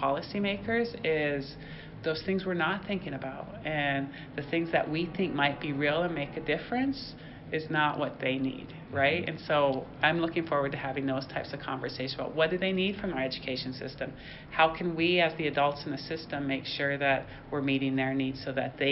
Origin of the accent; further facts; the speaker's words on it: Montana, United States; So, I mean, I often say my story takes me from Head Start to Harvard, from growing up on the Blackfeet Indian Reservation to now leading a high-performing urban district.